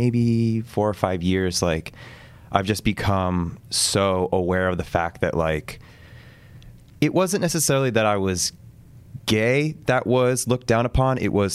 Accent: East Coast, United States; I grew up on the East Coast with a family that had gay people

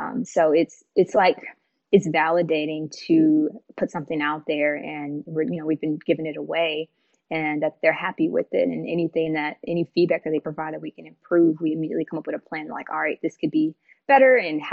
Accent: Missouri, United States; now in Los Angeles, United States; I'm from Missouri. So before I moved to LA, like, I didn't know anything about the school except that's where they filmed Love and Basketball.

